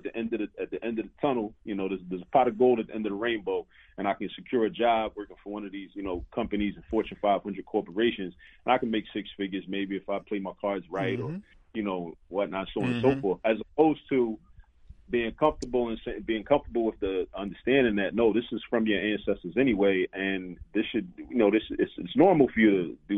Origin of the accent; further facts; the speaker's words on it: Baltimore, Maryland, United States; from my firsthand experience growing up in the Baltimore City public school system